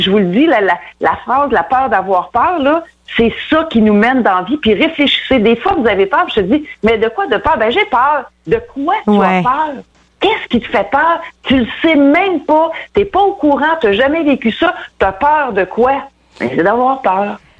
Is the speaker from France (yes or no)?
no; Trois-Rivières, Quebec, Canada; je viens toujours de Trois-Rivières, mon frère est encore là